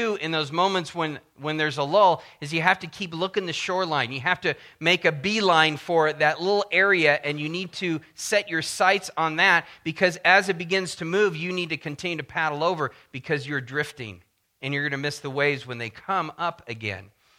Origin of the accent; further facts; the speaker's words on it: San Diego, California, United States; When I grew up in San Diego, I was a real surf rat